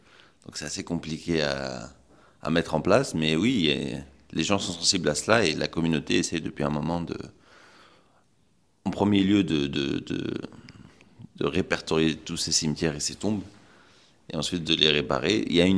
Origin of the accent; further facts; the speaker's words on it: Zarzis, Medenine, Tunisia; c'est surtout que je suis originaire de Zarzis.